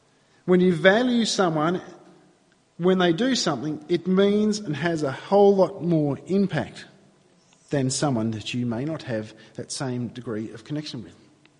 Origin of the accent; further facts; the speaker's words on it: New South Wales, Australia; even though I grew up in New South Wales